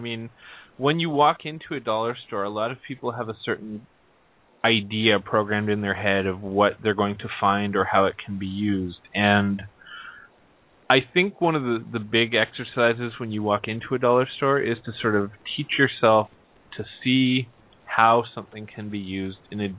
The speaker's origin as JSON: {"language": "English", "country": "Canada", "said": "in Canada, by the way, folks, I'm Canadian"}